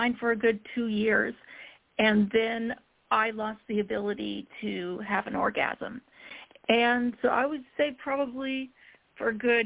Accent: Los Angeles, California, United States; I'm born and raised in Los Angeles.

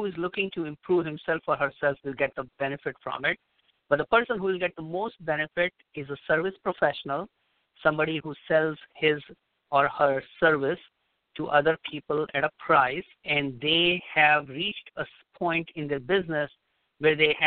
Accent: India; born there; Anyway, so I was born in India, and my background is interesting.

